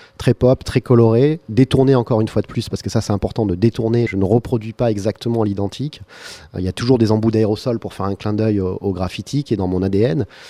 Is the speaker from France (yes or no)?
yes; Marseille, Provence-Alpes-Côte d'Azur, France; born there; j'ai 42 ans, je suis né en 1973 à Marseille